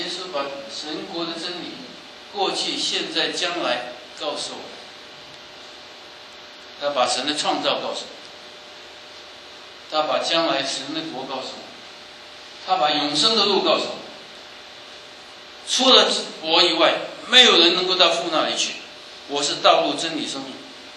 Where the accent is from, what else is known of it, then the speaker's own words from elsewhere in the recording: China; 我们中国人举手呼吁，莫施于人，那这是消极的讲法